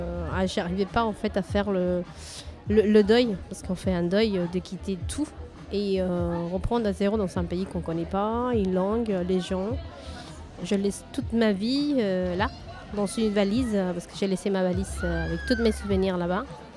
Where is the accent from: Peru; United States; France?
Peru; moved away; c'est comme si que je repense toujours au jour que je suis partie du Pérou, en fait. Je me suis déracinée de là-bas pour m'installer ici.